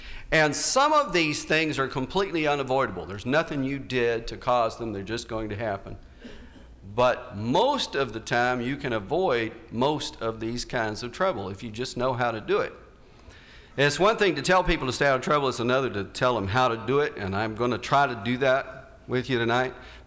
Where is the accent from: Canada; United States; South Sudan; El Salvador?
United States; Garland, Texas; because I grew up in Garland, which is about 35 miles from McKinney.